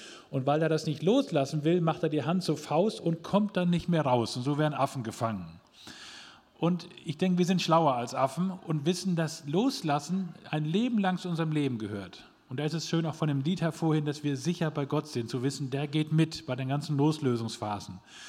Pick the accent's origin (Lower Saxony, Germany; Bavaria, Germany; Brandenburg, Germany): Lower Saxony, Germany; Aber ich muss vorher sagen, wo ich herkomme. Von der Sprache her bin ich ganz weit weg von hier, Ostfriese.